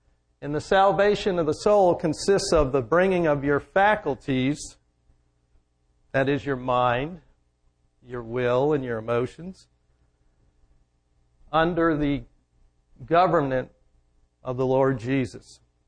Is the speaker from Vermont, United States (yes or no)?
yes; Vermont, United States; accent: Vermont; I have a hard time with that with my Vermont accent.